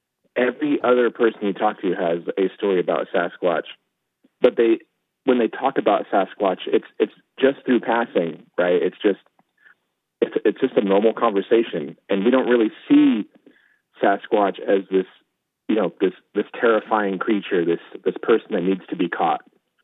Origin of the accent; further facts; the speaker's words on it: Warm Springs, Oregon, United States; Growing up in Warm Springs, I used to go hunting when I was younger, and you know, we'd gather first fruits, we'd go fishing, and just being out on the land